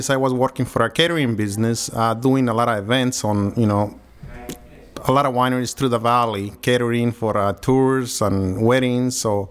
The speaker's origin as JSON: {"language": "English", "region": "Michoacán", "country": "Mexico", "lives_now": "United States", "said": "I'm from Mexico."}